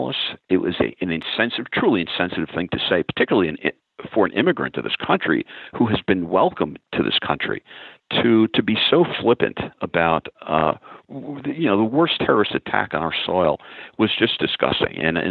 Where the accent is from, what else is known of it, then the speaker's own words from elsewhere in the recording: New York City, New York, United States; moved away as an adult; I'm a native New Yorker. I grew up there in the New York City and left when I was 25.